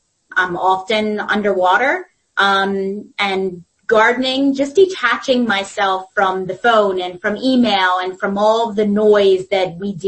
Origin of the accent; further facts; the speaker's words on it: Philadelphia, Pennsylvania, United States; now in Oxford, United States; I grew up right outside of the Philadelphia airport, and we recently moved to Oxford, which is very rural compared to where I grew up.